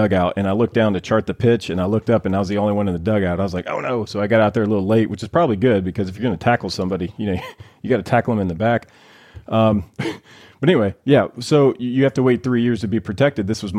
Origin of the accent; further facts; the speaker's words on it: the South, United States; I grew up in the South. We had WGN and TBS.